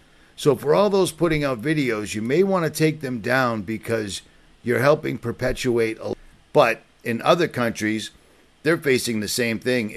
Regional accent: Lynn, Massachusetts, United States; So growing up in Lynn, Massachusetts, I grew up around many, many motorcycle enthusiasts, we'll call them.

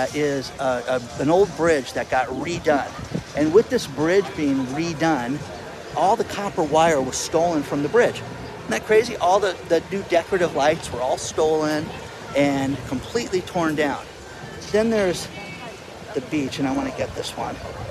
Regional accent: Tustin, California, United States; And the one that I grew up with was in Tustin, California.

